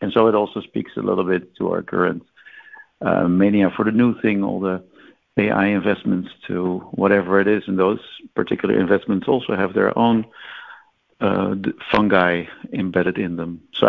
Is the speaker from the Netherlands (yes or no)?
yes; Netherlands; because it's tulips and I'm from Holland